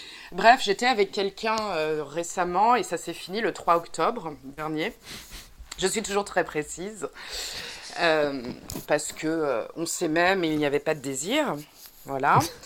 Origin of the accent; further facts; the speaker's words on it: Paris, Île-de-France, France; Mais je suis française et en plus parisienne